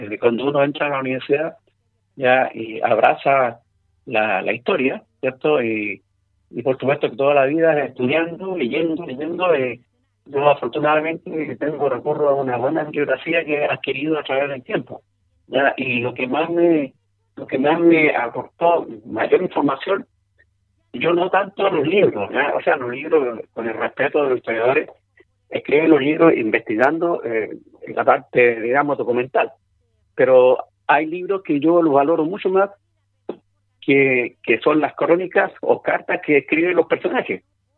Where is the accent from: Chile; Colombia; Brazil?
Chile; Siempre nosotros, como chilenos, tenemos que ser buenos